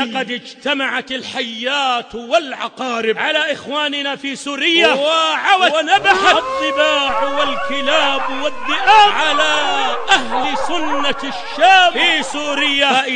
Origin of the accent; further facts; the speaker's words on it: Saudi Arabia; وإنهم والله لموجودون في بلادنا السعودية ودولنا الخليجية